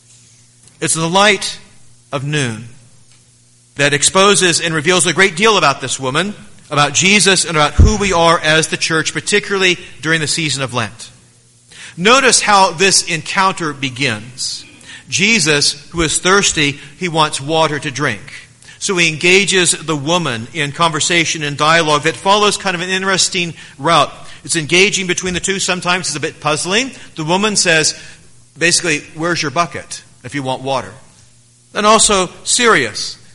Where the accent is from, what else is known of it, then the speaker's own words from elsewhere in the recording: Oklahoma City, Oklahoma, United States; at least where I grew up in Oklahoma City, they would do that Monday through Friday.